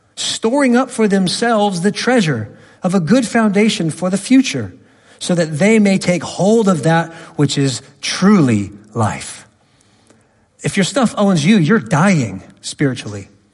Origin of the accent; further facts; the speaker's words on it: Los Angeles, California, United States; I'm from Los Angeles. I see it all the time. Where I was born, there's literally a church to all religions.